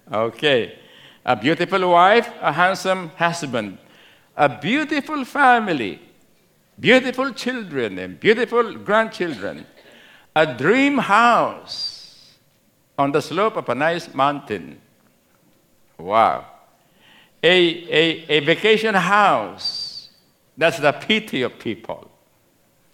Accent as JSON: {"language": "English", "region": "Central Luzon", "country": "Philippines", "accent": "Kapampangan", "said": "My Pampango accent's coming out."}